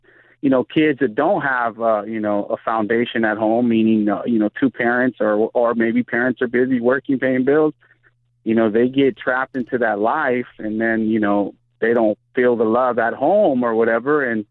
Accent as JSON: {"language": "English", "town": "Long Beach", "region": "California", "country": "United States", "tie": "born or raised there", "said": "I know, you know, I grew up in Long Beach and, you know, I had to deal with that kind of stuff all the time, you know?"}